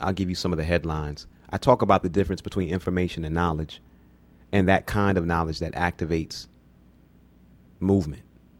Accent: Abidjan, Côte d’Ivoire; I am from Abidjan, Cote d'Ivoire. Cote d'Ivory.

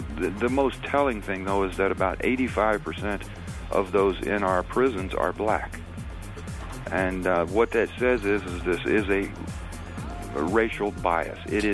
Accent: Texas, United States; And my hometown or county here of Harris County probably has twice the number, the average number of Texans.

